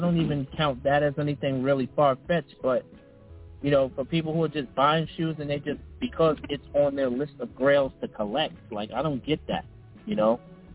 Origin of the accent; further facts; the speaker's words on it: New York City, New York, United States; 13 years old, man, growing up in New York City, Brooklyn, New York. I'm a child of hip-hop